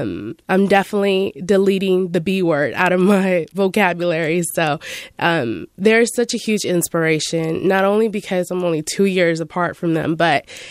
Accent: Richmond, United States; I grew up in a place where I grew up in Richmond, so violence is always a part of that lifestyle.

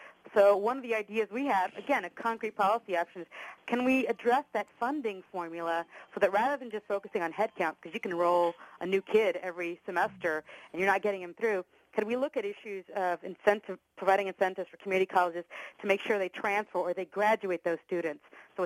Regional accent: San Anselmo, California, United States; I'm from San Anselmo.

